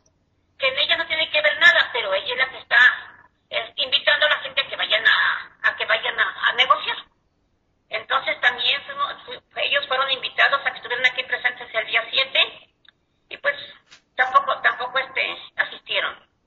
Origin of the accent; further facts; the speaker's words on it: Temaca, Jalisco, Mexico; Soy de Temaca, vengo aquí para desmentirlo